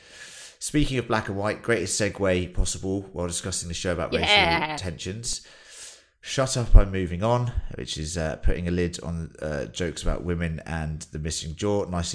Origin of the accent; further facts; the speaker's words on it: United Kingdom; that is something that obviously, as British people, we just don't understand.